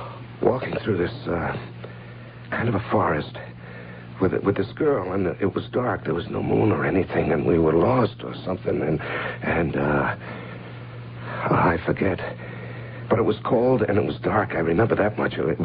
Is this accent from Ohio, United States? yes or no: yes; Cincinnati, Ohio, United States; Well, I grew up in Cincinnati.